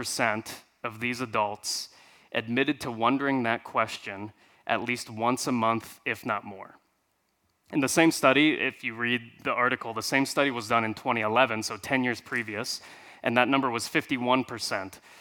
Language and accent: English; Columbus, Ohio, United States; But like I mentioned, not from the South. I'm from Columbus, Ohio. That's where I grew up.